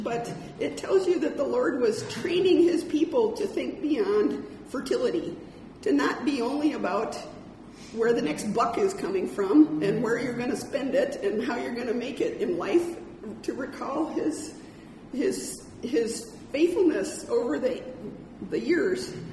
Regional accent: United States; I, as an American with a ton of food and great riches at all times

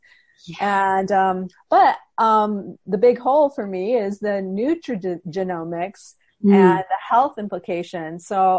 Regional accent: Houston, Texas, United States; Yeah. I'm from Houston.

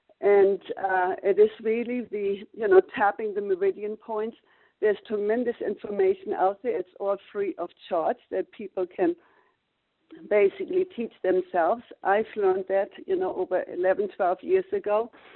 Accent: Germany; well, you can hear by my accent, I grew up in post-war Germany as refugees.

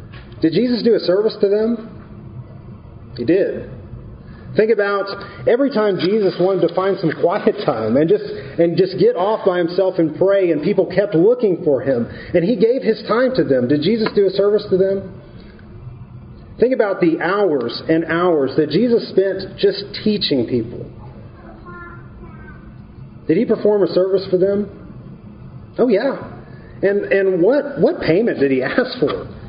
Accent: Lubbock, Texas, United States; I mean, I'm from Lubbock.

